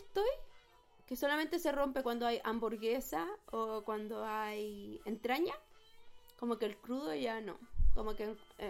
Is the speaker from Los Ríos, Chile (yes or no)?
yes; Valdivia, Los Ríos, Chile; Estoy full informada de lo que está pasando en mi tierra, en Valdivia.